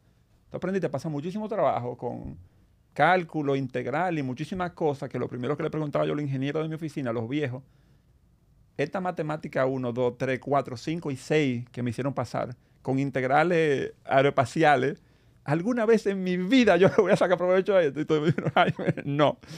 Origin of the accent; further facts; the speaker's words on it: Santo Domingo, Dominican Republic; por mi abuelo, tatarabuelo, vienen de León, de España. Pero … nací en Santo Domingo, orgullosamente dominicano. Y estudié en Santo Domingo, aunque después hice un poquito de trampa y me fui fuera, pero sí, orgullosamente dominicano